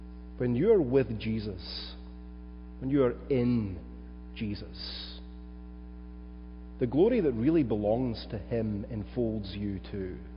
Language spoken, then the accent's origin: English; Glasgow, Scotland, United Kingdom; I was a nobody from Glasgow.